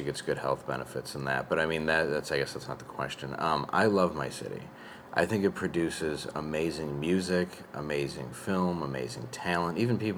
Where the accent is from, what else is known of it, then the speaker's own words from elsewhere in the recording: Grosse Pointe Woods, Michigan, United States; I grew up in, Detroit, Michigan. I grew up in Grosse Pointe Woods, which is this, like, enclave of Detroit where it's sort of middle to upper class.